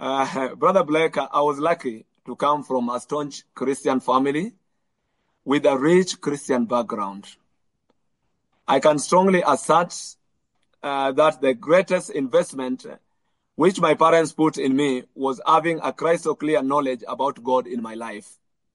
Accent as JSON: {"language": "English", "town": "Njukini", "region": "Taita-Taveta County", "country": "Kenya", "tie": "born or raised there", "first_language": "Luo", "second_language": "English", "said": "That is my native language, which is the Luo, Swahili, which is a national language for all the Kenyans. Of course, I do speak English, and there is also another language which I speak because I was brought up among the Kamba people in Taita Taveta and Njukini"}